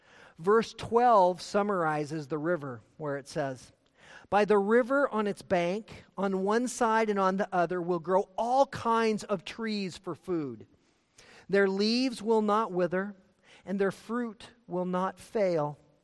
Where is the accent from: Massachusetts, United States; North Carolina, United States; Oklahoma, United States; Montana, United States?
Montana, United States; also born or lived in Idaho; because I came from Montana and Idaho